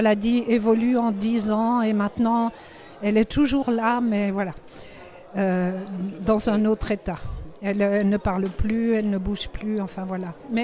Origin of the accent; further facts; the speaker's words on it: France; Et comme je suis française, mais je suis un peu gaumaise aujourd'hui.